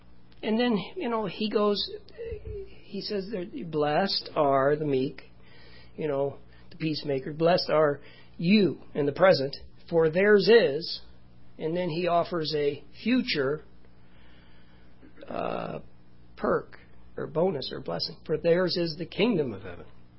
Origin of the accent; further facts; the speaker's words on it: Canada; born there; I was granted dual citizenship because I was born in Canada.